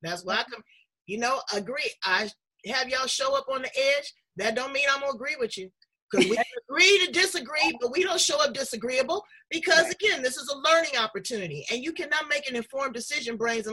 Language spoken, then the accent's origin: English; Andalusia, Alabama, United States; I'm an Indian. Okay? A Creek Indian from Andalusia, Alabama.